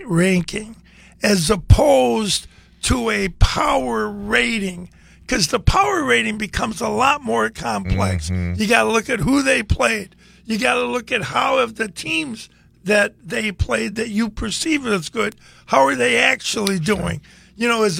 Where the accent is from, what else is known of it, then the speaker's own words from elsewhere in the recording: Joliet, Illinois, United States; My father was never a Chicago Bear fan, even though we grew up in Joliet.